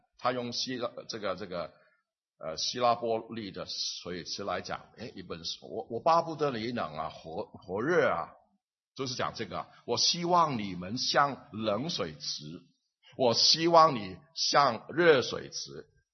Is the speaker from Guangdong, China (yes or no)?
yes; Guangdong, China; accent: Cantonese; Chinese is a second language; 我们广东话是比较简单的，不要你，不是简单，我们九个音的，你们学不到了